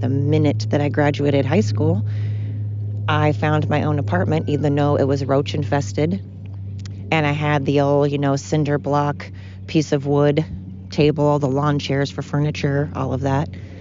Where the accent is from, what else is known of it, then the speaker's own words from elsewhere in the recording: United States; born there; because I was born in America. Anybody born in America with all the privileges that we have in this country is just that, privileged.